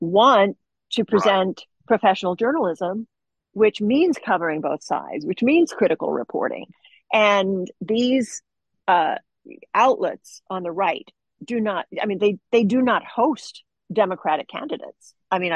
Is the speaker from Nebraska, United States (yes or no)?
yes; Nebraska, United States; when I was growing up in Nebraska, the farm report was on at 6 a.m., and there was content on television that spoke to that community